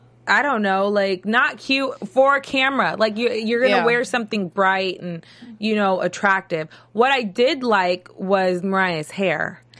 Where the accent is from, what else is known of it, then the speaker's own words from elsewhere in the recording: England, United Kingdom; I'm English.